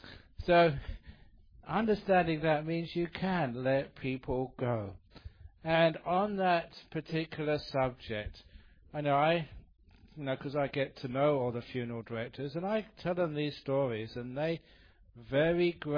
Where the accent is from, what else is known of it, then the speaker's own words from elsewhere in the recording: London, United Kingdom; Because, you know, I grew up in London.